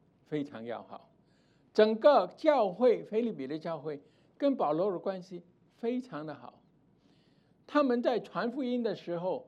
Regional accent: China; 我们中国人 的文化传统都不是这样嘛

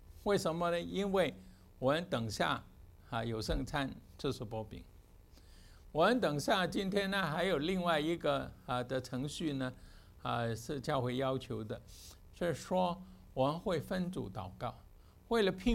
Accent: China; 这个我们中国人是很了解。因为呢、中国人以前的死刑、都是什么，都是先游街，对不对？

